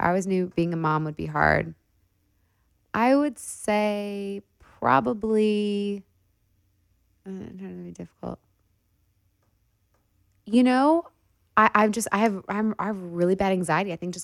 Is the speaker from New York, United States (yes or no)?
no; Detroit, Michigan, United States; Like we're besties and we're both from Detroit. And we will go 8 mile on our people.